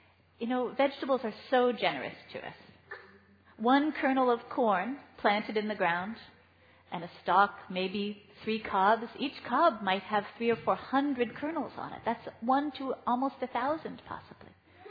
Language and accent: English; Ottawa, Ontario, Canada; Because I'm from Ottawa, and right now, not many things are growing in Ottawa.